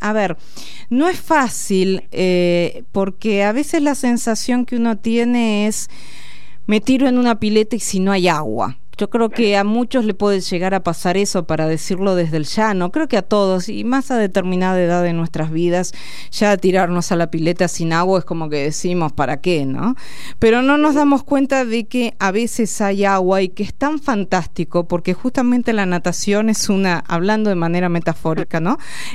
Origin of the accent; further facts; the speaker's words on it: Argentina; Creo que esto nos debe convocar y evocar como argentinos a tener un cambio